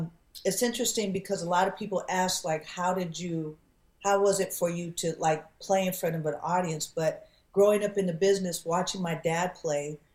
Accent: California, United States; And then growing up in the Bay Area, you have … coming over and hanging out.

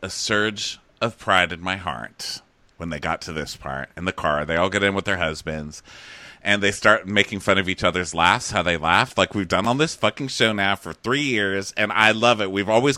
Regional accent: Texas, United States; It just makes me so proud as a Texan to see that much gayness.

